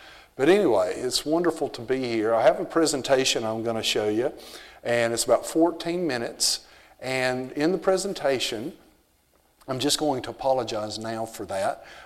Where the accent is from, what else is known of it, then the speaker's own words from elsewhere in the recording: the South, United States; accent: southern; now in Australia; And my accent, my southern accent, it does get worse when I'm around my brother and my other family and all the people that I grew up with.